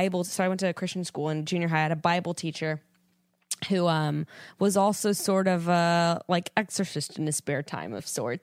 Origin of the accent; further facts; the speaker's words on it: Fresno, California, United States; And Fresno, I'm from Fresno originally. That's a weird place.